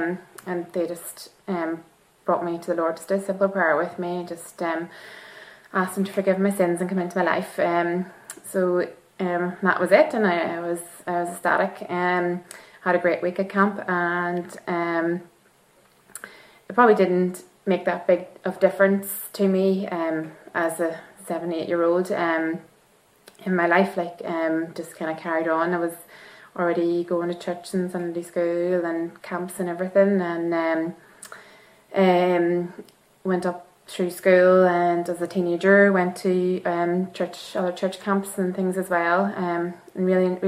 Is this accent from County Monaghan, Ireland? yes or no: yes; Ballybay, County Monaghan, Ireland; I was brought up near Ballybay in County Monaghan, had a Christian family, was brought up going to Sunday school and we brethren Sunday school meetings